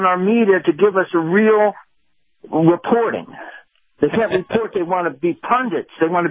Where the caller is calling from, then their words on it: St. Petersburg, Florida, United States; I'm calling from the armpit of St. Petersburg.